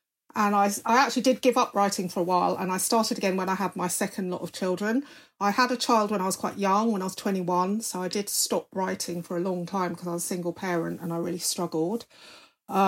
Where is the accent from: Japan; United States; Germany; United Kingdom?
United Kingdom; England; born there; also born or lived in Singapore; I was an expat because I was British. I was born in England.